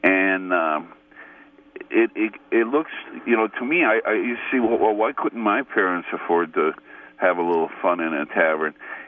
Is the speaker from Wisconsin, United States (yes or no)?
yes; Cudahy, Wisconsin, United States; I grew up in Cudahy, and when I'm 54 now, and when I grew up in Cudahy, there was 108 bars, and 25,000 was the population